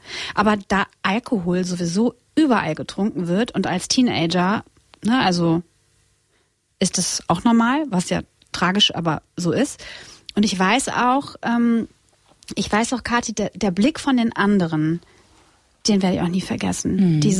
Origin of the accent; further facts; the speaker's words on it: Split, Split-Dalmatia County, Croatia; German is a second language; now in Germany; Ich komme aus Kroatien und Split ist unsere Heimat. Und also mein Heimatort